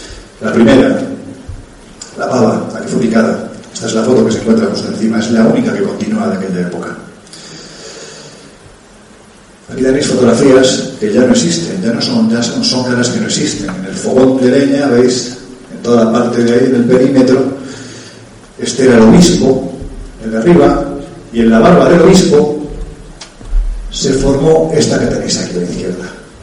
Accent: Jaén, Andalusia, Spain; para mí, que soy de Jaén

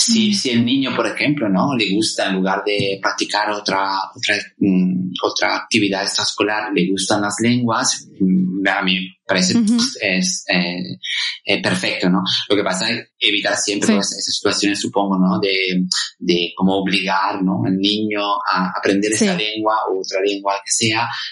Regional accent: Italy; first language Italian; Spanish is a second language; aunque yo soy nativo de italiano

